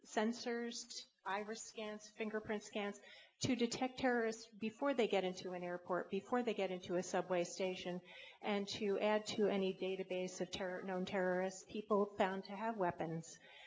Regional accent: Long Island, New York, United States; now in Washington, United States; I'm originally from Long Island

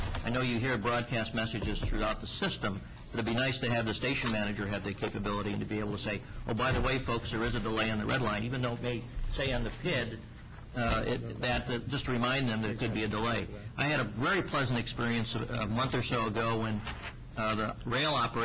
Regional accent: New York, United States; even though I'm a New Yorker and talk fast

